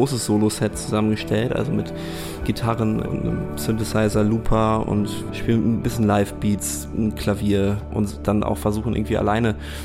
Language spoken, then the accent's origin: German; Haltern, North Rhine-Westphalia, Germany; moved away as an adult; also born or lived in Hamburg; Angefangen hat es in Haltern, wo ich aufgewachsen bin, so eine kleine Stadt in der Nähe von Münster und habe da eigentlich seit meiner Kindheit Klavier gespielt. Bin dann nach Hamburg gezogen 2011